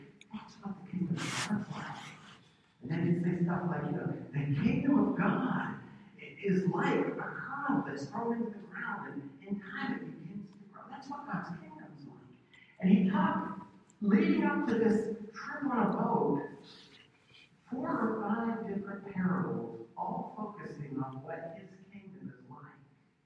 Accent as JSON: {"language": "English", "region": "Ohio River", "country": "United States", "tie": "born or raised there", "said": "You know, I grew up on the Ohio River, and we were out there all the time in boats, all the time in boats."}